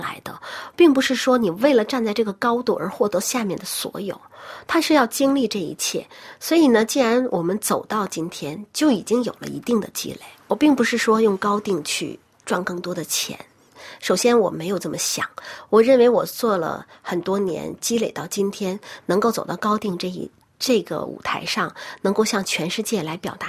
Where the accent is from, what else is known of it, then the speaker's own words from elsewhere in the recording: China; 因为我是中国人，我的市场主要在中国